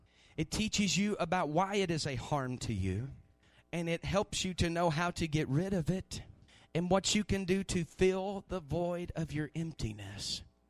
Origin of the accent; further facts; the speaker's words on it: United States; why was I born and raised in Campbell County?